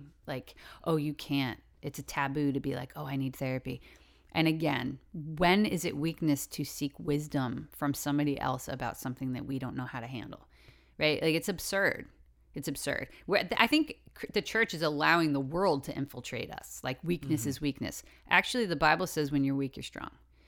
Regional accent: Massachusetts, United States; I enjoy the Red Sox because I'm from Massachusetts

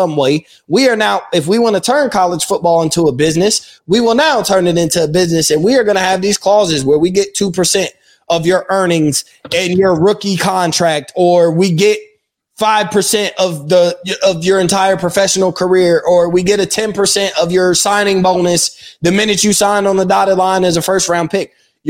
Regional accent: Florida, United States; Growing up in Florida, I'm telling you, they rode irrelevance, and I watched it.

